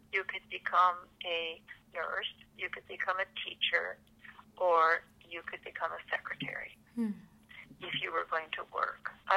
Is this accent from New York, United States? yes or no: no; Kempton, Illinois, United States; I grew up in Illinois. The name of the town was Kempton, Illinois. It's a small rural community in Illinois, about 90 miles south of Chicago, and I grew up on a farm, one of eight children.